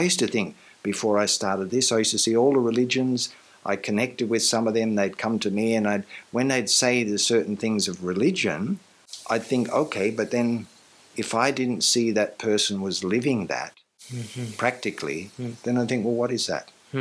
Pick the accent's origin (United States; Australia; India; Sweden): Australia; born there; I'm born in Australia, but I'm from the same place as all souls.